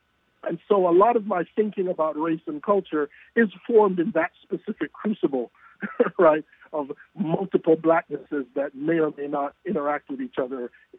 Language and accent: English; Jamaica; I grew up in Jamaica, in a country that was discovering its own black pride through reggae and Rastafarianism.